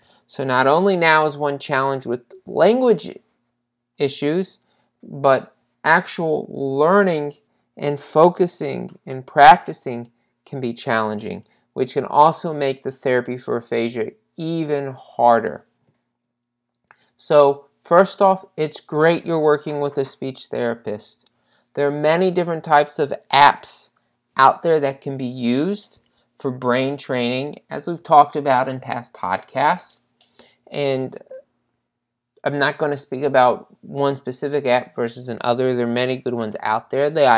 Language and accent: English; Cincinnati, Ohio, United States; We are now recording from Cincinnati, Ohio, my hometown. I am now back in Cincinnati